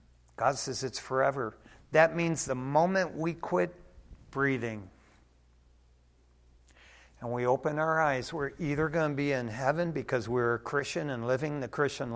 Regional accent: Detroit, Michigan, United States; Growing up in Detroit, Michigan, and drag racing cars and stuff Friday and Saturday nights, Detroit Dragway, I got a 46 Willys.

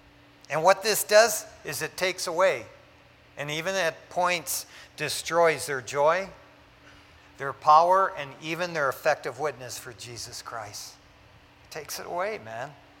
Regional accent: Detroit, Michigan, United States; If my friends growing up in East Detroit, Michigan, if they knew me now, there's no way. They'd say

